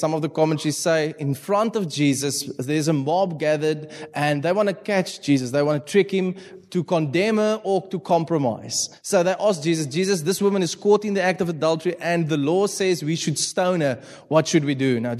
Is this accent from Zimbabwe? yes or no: no; Malmesbury, Western Cape, South Africa; first language Afrikaans; English is a second language; So if the English isn't so well tonight, just know it's because I'm actually Afrikaans and I'm from Malmesbury. I mean, can English come out of Malmesbury? The answer is no.